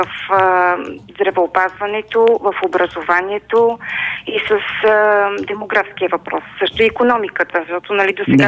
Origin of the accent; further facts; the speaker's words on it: Montana, Montana Province, Bulgaria; тук аз съм представител на Северо-Западния район. Така? Тук съм родена в Монтана, живяла съм и живея в Монтана.